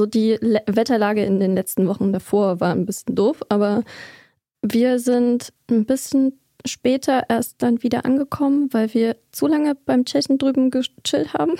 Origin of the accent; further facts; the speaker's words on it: eastern Germany, Germany; Naja, also ich bin ja eigentlich aus dem Osten.